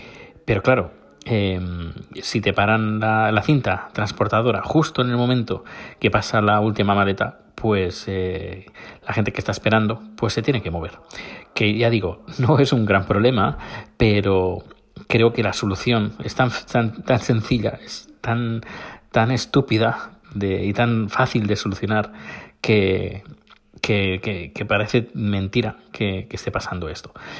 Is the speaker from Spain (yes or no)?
yes; Terrassa, Catalonia, Spain; Y al final lo que vamos a hacer va a ser en Terrassa. En Terrassa, mi ciudad natal.